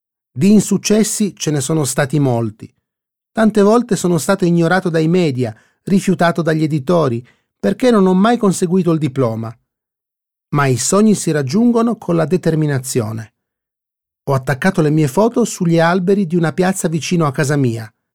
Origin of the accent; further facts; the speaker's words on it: Sicily, Italy; Da siciliano considero la mia isola il luogo più bello del mondo.